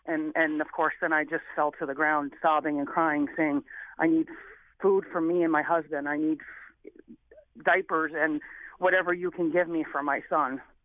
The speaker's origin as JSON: {"language": "English", "town": "New Haven", "region": "Connecticut", "country": "United States", "said": "I came from New Haven, Connecticut, with, you know, a single mother trying to make it, in the late 70s, early 80s."}